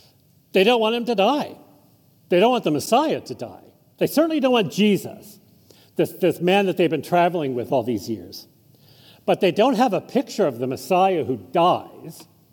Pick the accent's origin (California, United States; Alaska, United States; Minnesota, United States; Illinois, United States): California, United States; Now, growing up in California, I never thought, oh, God's here.